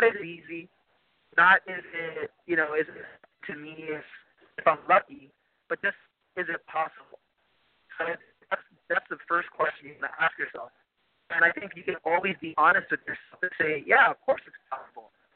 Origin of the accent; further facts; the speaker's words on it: Los Angeles, California, United States; I grew up in Highland Park. I don't know if a lot of the viewers know what it is, but it's a suburb in Los Angeles, close to downtown. It's not really like an upscale neighborhood.